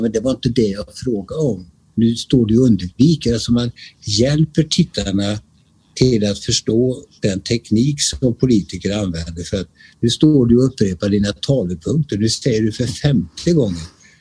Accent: Skövde, Västra Götaland County, Sweden; I min hemstad är Skövde i Västergötland.

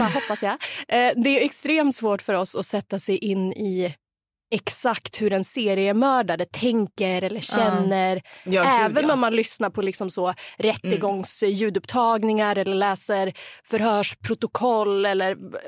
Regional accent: northern Sweden, Sweden; now in Stockholm, Sweden; Nej, jag är inte från Stockholm. Jag är från norra Sverige.

